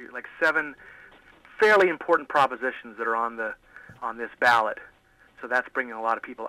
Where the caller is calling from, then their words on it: California, United States; Calling from Southern California.